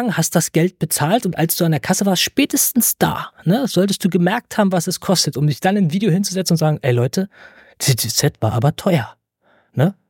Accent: Germany; ich bin im Osten groß geworden, solche Feiertage kannten wir nicht

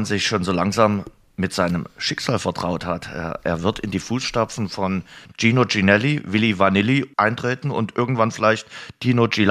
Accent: East Germany, Germany; Als Ossi-Kinder haben wir gerne Westwerbung geguckt.

